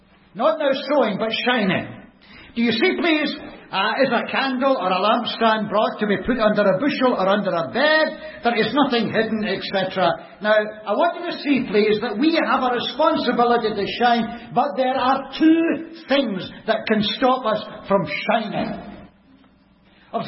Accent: Scotland, United Kingdom; We've already established that I come from Scotland.

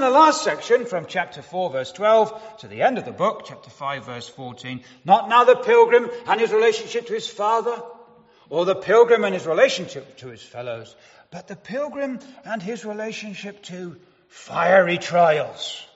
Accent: England, United Kingdom; Perhaps even more so than I'm proud of being an Englishman.

